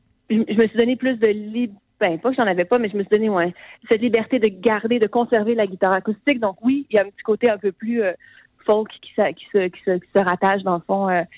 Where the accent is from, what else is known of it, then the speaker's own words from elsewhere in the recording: Quebec, Canada; now in Montreal, Canada; Moi, je viens de la Beauce. Mm-hmm. Et là, j'habite à Montréal